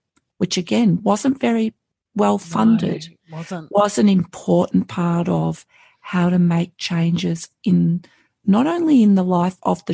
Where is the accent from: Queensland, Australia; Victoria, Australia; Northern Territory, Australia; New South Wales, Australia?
Victoria, Australia; Pascoe Vale; growing up in Pasco Vale, I was on the northern side of the Yarra.